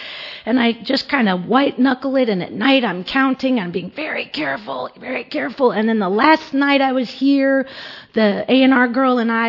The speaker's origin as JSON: {"language": "English", "town": "Santa Barbara", "region": "California", "country": "United States", "tie": "born or raised there", "said": "I grew up in Santa Barbara in beach culture. And I have brothers and sisters. I'm one of five"}